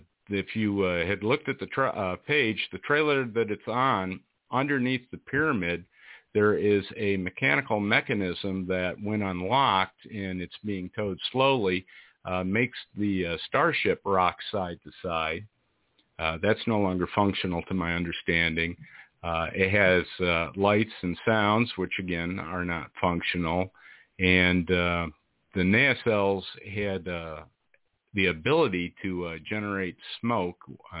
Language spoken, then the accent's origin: English; New York, United States; now in Iowa, United States; because here I am in Iowa, and I'm originally from Cayuga County, New York myself. I'm retired Navy, moved to Iowa.